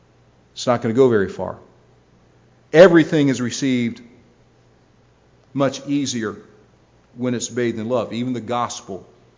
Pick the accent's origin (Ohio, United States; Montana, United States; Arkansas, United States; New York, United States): Ohio, United States; Canton; in my hometown of Canton, Ohio